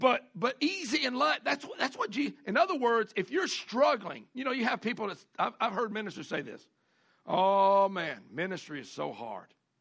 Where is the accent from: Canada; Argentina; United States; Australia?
United States; Alabama; I'm from Alabama. Give me a little break here.